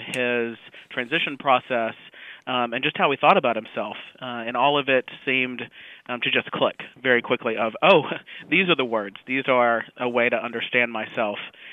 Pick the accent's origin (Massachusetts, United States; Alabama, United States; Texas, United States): Alabama, United States; So I grew up in Alabama, which is not necessarily always known for being super progressive on issues of sexuality and gender.